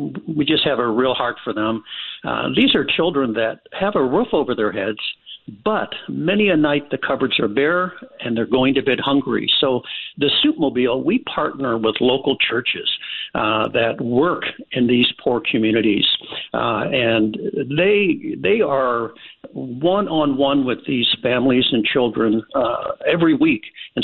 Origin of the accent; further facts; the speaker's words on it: Detroit, Michigan, United States; Well, Dave, I was never homeless myself, but I grew up in Detroit, Michigan, in a very poor household, and hunger was a constant companion.